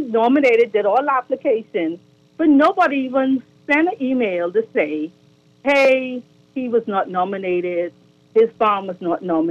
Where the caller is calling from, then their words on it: North Carolina, United States; I'm actually calling from North Carolina.